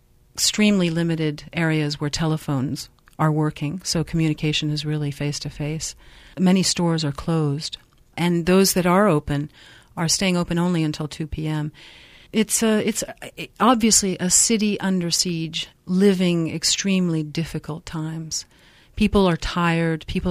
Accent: United States; And as an American, I was really feeling quite sheepish to meet them, but I needed to.

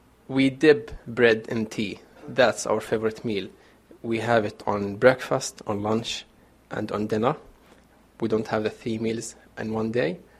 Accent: Rafah, Gaza Strip, Palestine; I come from Rafah refugee camp. It's in the far south, lies by the Egyptian border and the Israeli borders as well.

